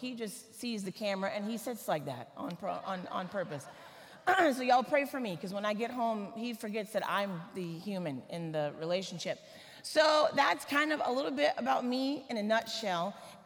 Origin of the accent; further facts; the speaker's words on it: Atlanta, Georgia, United States; moved away as an adult; now in Chicago, United States; So I am from Atlanta, Georgia. I moved to Chicago about now almost a year ago, and I don't like snow.